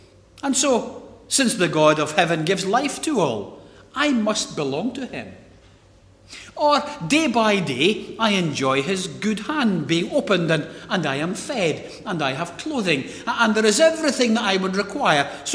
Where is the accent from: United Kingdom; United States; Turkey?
United Kingdom; Kennewood, Scotland; I was born and brought up in Kennewood. It's part of Scotland. It's part of the United Kingdom.